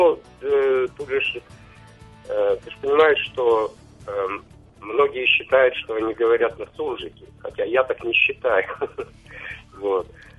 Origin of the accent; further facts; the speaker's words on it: Crimea, Ukraine; меня сразу вычислили, что я крымчанин. И стало так даже, наверное, приятно, потому что все говорят, вы говорите на чистом русском языке.